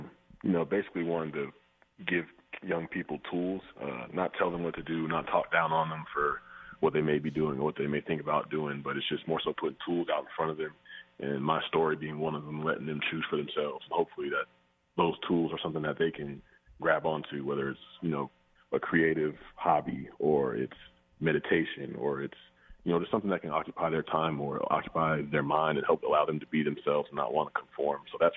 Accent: Atlanta, Georgia, United States; I grew up in Atlanta, Georgia

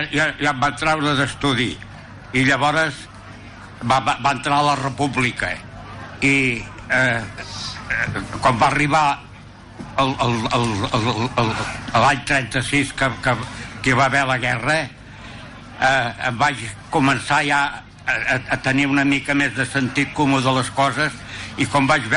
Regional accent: Catalonia, Spain; Com que he nascut al Penedès, això ho porto la sang des de petit. A casa eren pagesos

